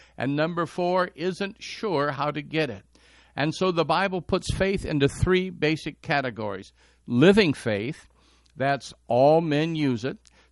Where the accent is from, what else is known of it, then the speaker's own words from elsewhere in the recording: Detroit, Michigan, United States; as a young man growing up in Detroit.